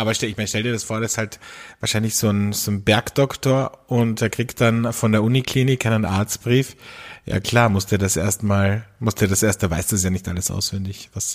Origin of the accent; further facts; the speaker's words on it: Carinthia, Austria; Eine Osterjause ist bei uns in Kärnten so traditionell.